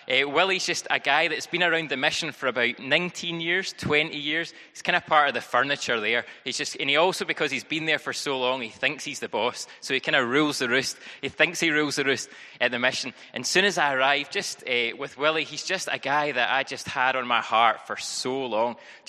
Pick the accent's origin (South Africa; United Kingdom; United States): United Kingdom; Whiteinch, Scotland; I was born and bred in White Inch. I came to faith when I was, I came to faith when I was 11 at White Inch Primary